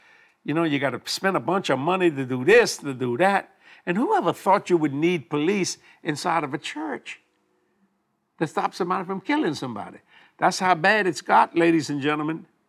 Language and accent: English; the South, United States; I'm from the South.